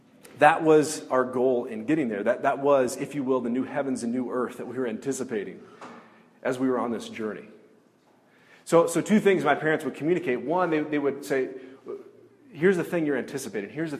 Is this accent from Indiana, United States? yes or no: yes; Indiana, United States; So I grew up in Indiana.